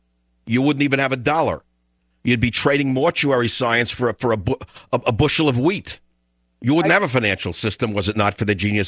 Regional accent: United States; Because I'm an American. We love engines. We're addicted to engines and power.

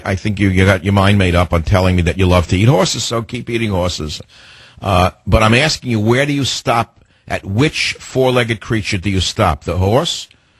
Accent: Chicago, Illinois, United States; Chicago, my hometown.

